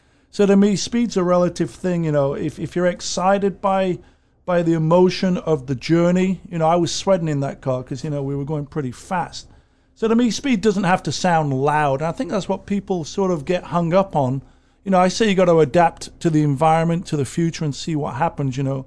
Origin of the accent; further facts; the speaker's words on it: England, United Kingdom; Well, I'm English, English rose